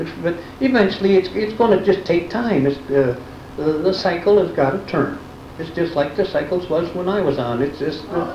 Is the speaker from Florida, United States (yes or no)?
no; Bay City, Michigan, United States; also born or lived in Detroit; I'm originally from Bay City, yeah.